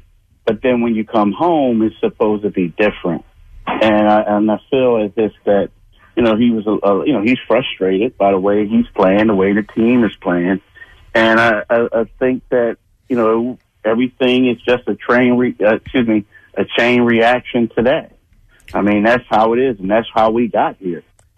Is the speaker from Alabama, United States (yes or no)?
no; Philadelphia, Pennsylvania, United States; It was just that, as a Philadelphian, you feel as if that effort is unacceptable. That's just how we are.